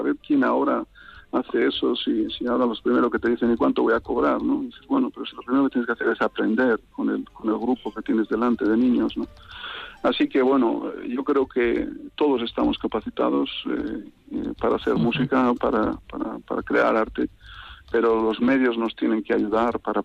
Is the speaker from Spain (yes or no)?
yes; Vitoria-Gasteiz, Basque Country, Spain; Yo soy de Zaramaga, ¿sabes? Yo soy de Zaramaga, un barrio obrero, ¿sabes? Muy sencillo